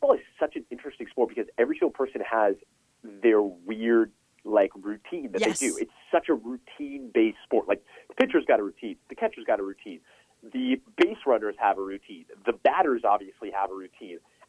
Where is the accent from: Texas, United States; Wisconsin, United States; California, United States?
California, United States; I grew up in California, but I never really had much experience with earthquakes